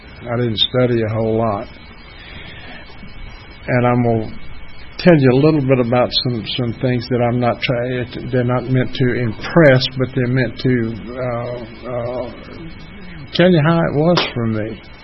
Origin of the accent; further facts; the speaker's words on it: Atlanta, Georgia, United States; born there; As I say, I was born here in Atlanta at Old St. Joseph's when it was downtown.